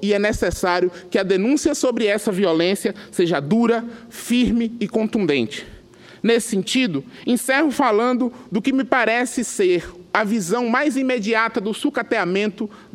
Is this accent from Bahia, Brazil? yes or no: yes; Feira de Santana, Bahia, Brazil; em Feira de Santana, onde eu nasci e fui criado